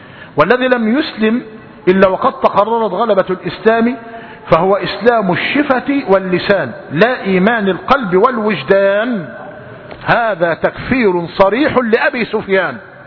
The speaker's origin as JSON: {"language": "Arabic", "country": "Egypt", "said": "مش ده اللي موجود عندنا في مصر؟ فلماذا نسبه إلى أمه؟ هذا في أرضنا"}